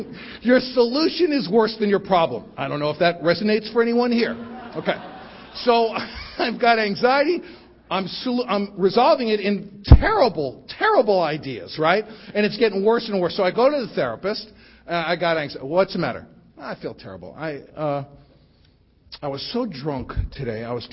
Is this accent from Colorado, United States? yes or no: no; Bronx, New York, United States; born or raised there